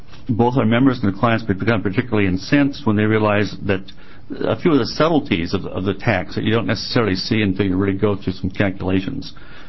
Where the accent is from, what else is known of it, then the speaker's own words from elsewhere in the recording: Portland, Oregon, United States; I'm a CPA from Portland.